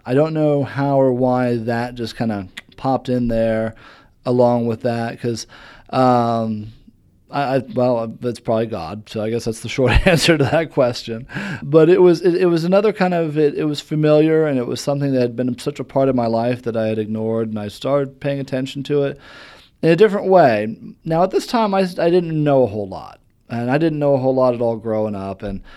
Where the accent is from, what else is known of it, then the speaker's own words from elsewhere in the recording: Fairmount, Indiana, United States; From Fairmount, Indiana. So that's off of exit 255 on I-69, halfway between Fort Wayne and Indianapolis.